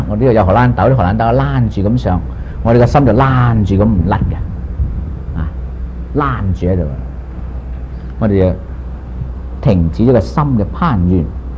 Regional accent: China; 我們中國人說的牛不飲水呢就不禁得牛頭低

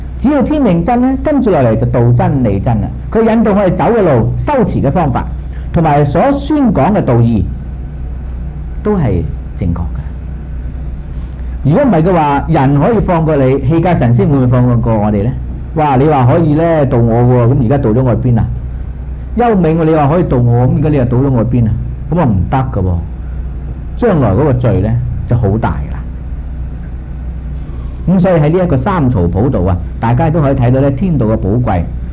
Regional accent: China; 如果我作为中国人，我怎样看自己中国人，争回一点光

